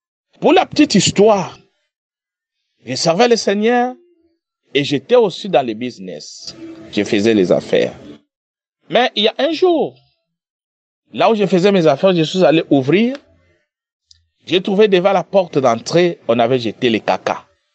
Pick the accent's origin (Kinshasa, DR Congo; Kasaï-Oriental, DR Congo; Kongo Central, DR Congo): Kinshasa, DR Congo; Je suis un frère congolais vivant à Kinshasa. Et en même temps, je suis un serviteur de Dieu.